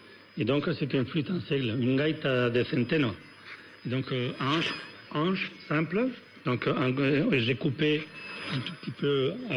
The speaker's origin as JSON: {"language": "French", "town": "Valladolid", "region": "Castile and León", "country": "Spain", "said": "chez nous, en Castille, à Valladolid"}